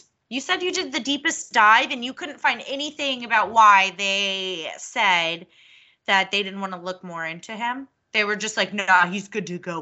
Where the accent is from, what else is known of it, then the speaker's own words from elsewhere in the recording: Texas, United States; Fair enough. I am from Texas and I get very confused because it takes you days and days to drive across this fucking state.